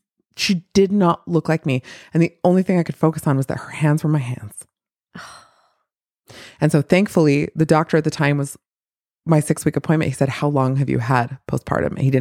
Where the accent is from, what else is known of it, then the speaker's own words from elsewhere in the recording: Provo, Utah, United States; I grew up in Provo in the 90s as one of the only people of color there.